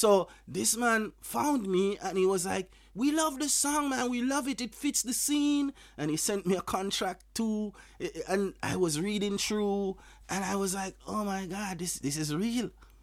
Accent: Jamaica; So, because we know what, we are from Jamaica. We know what James Bond is.

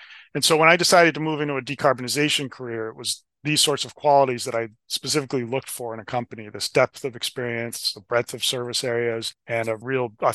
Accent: New Hampshire, United States; So I grew up in New Hampshire, and so I'm very partial to the mountains and lakes regions of New Hampshire, which also conveniently is pretty close.

